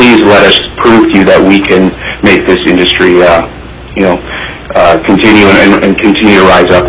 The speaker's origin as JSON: {"language": "English", "town": "Anchorage", "region": "Alaska", "country": "United States", "tie": "born or raised there", "said": "I grew up here in Anchorage wanting to be an inspiring filmmaker since I was in junior high."}